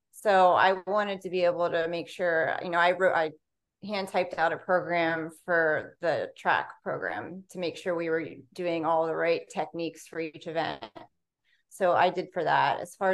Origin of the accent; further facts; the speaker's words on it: Beloit, Ohio, United States; also born or lived in Youngstown / upstate New York; I'm originally from Beloit, which is out near, I went to West Branch, so more country, only about a half hour from here, but I lived in the Youngstown area, minus the 1 year we were in upstate New York since 2004.